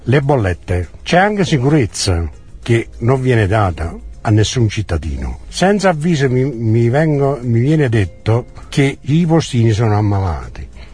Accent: Eboli, Campania, Italy; born there; Io sono nato a Eboli e sono nato nel centro storico, sono nato in Vico Attrizzi, dove abitavo io

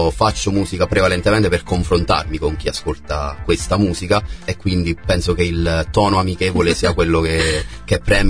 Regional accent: Campania, Italy; visto che per i miei colleghi torinesi, milanesi e quant'altro, io sono napoletano

